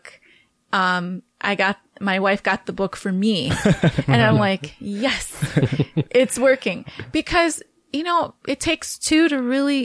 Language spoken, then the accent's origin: English; Ohio, United States; now in Chicago, United States; So I came to Chicago after getting married in 2002, from Ohio. I'm originally from Ohio.